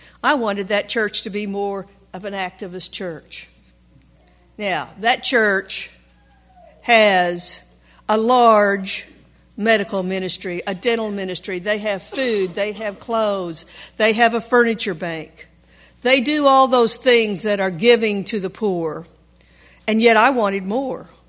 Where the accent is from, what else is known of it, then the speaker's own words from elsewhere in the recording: Oklahoma, United States; about God was in the middle of the 20th century in southeastern Oklahoma in a Southern Baptist church. I grew up memorizing scripture in the King James Version.